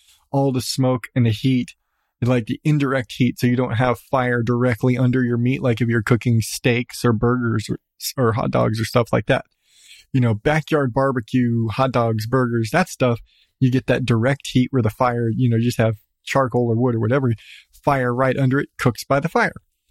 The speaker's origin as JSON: {"language": "English", "region": "Southwest", "country": "United States", "said": "Nevertheless, I come from Southwest."}